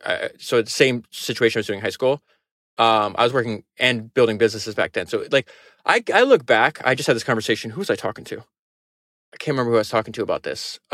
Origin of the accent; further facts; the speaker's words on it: Florida, United States; like I grew up in Florida, you could start working at 15 years old then.